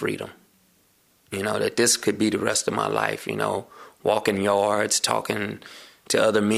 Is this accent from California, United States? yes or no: yes; Los Angeles, California, United States; now in San Francisco Bay Area, United States; I'm originally from Los Angeles, but now reside here in the Bay Area.